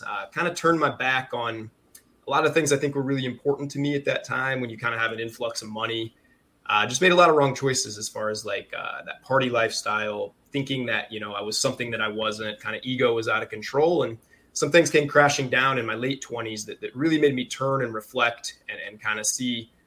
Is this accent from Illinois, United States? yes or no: yes; Farmersville, Illinois, United States; We grew up in central Illinois, man. So a massive town called Farmersville, population 700.